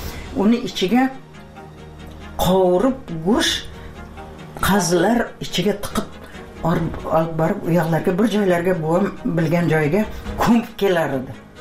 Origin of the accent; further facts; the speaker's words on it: Piskent, Tashkent Region, Uzbekistan; Men shu yerda tug'ilganman-da. Eshik deraza bo'lmagan. Piskentda, garnak degan yer bor edi, leshoz degan.